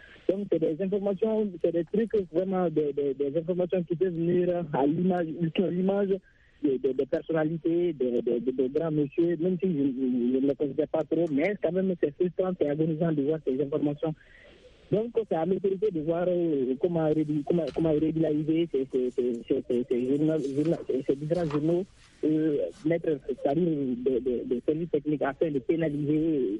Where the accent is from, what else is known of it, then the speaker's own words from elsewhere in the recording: Bamako, Mali; Par exemple, je suis malien, je suis à Bamako.